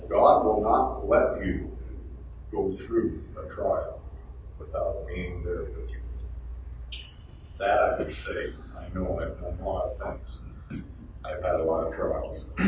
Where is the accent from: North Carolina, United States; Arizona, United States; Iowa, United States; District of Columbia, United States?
Iowa, United States; I'm from Iowa.